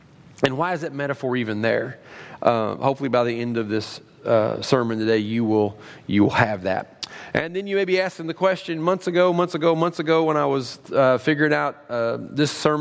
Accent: Kentucky, United States; there's a story that I grew up with in Kentucky of a woman who had 15 kids.

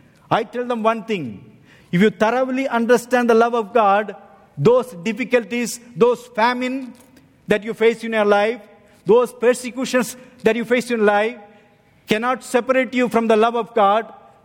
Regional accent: South India, India; place where I come from, it's very hot, southern India.

